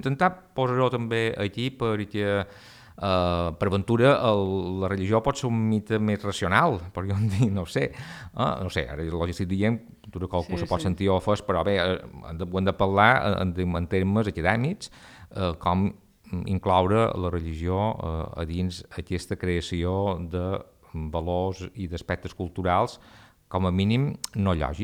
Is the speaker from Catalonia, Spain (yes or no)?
no; Balearic Islands, Spain; la llum també és nostra, com a mallorquins, també ves